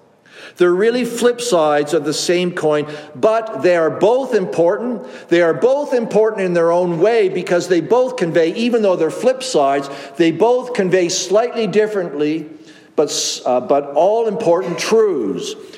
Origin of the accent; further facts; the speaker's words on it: Canada; if I am a Canadian, which I am, then I should love maple syrup and hockey, which I do.